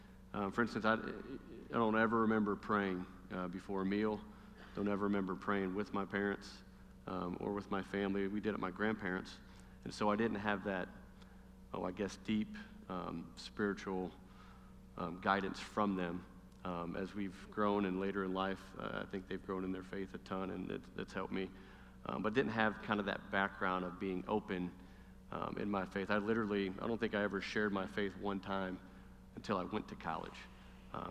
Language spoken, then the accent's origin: English; LaPorte, Indiana, United States; I grew up in LaPorte, Indiana, about an hour away. I was a LaPorte slicer.